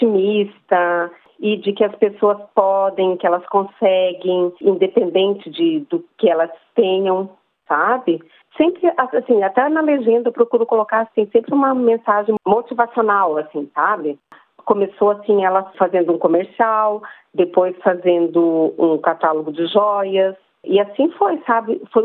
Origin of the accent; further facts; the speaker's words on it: Santa Catarina, Brazil; also born or lived in Curitiba; now in Florianópolis, Brazil; Na verdade, nós somos todos de Santa Catarina. Daí nós moramos 20 anos no Paraná, em Curitiba. E agora voltamos para Santa Catarina. Atualmente estamos em Florianópolis novamente.